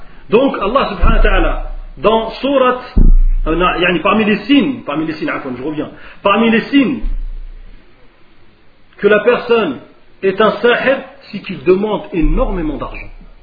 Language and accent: French; Algeria; Je suis algérien, c'est de ma famille.